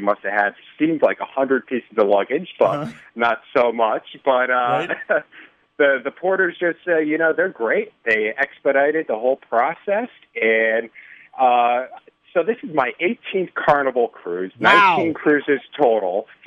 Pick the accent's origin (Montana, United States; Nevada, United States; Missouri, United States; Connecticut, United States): Connecticut, United States; now in Chicago, United States; Originally from Connecticut.